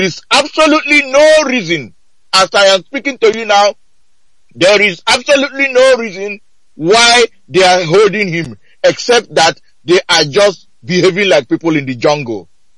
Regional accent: Oguta, Imo, Nigeria; I come from Arondionyemobi in Uguta in Biafra land.

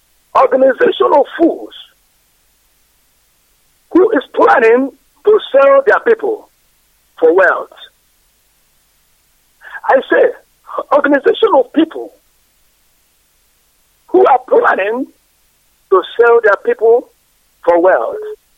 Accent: Okechiti, Nigeria; I am from Okechiti in Idemri South, local government.

